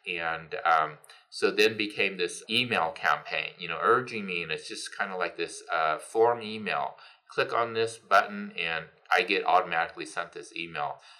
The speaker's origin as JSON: {"language": "English", "country": "United States", "said": "I haven't even stepped foot in China. Don't speak the language. And so, you know, I'm as American as can be in that way."}